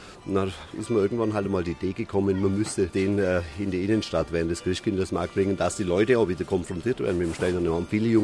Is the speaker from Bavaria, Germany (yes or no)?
yes; Augsburg, Bavaria, Germany; Ich als Augsburger Kind sehe den immer da so verwaist an der Schwedenmauer.